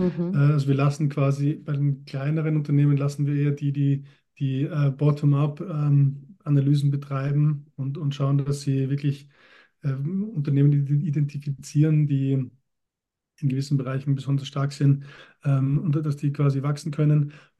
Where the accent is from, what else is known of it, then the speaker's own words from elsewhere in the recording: Austria; now in Switzerland; Also ich bin Österreicher ursprünglich, lebe schon seit einigen Jahren in der Schweiz.